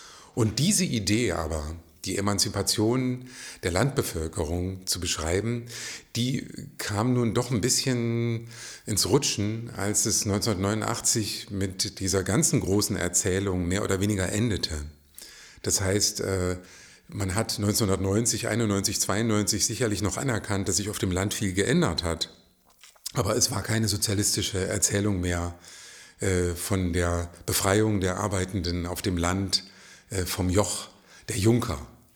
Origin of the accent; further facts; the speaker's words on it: Eberswalde, Brandenburg, Germany; Ich stamme eigentlich aus Eberswalde, also gar nicht weit weg von hier, aber das hatte nicht viel mit dem Oderbruch zu tun. Eberswalde ist eine Industriestadt. Ich habe sie als Jugendlicher eher als raue Stadt erlebt.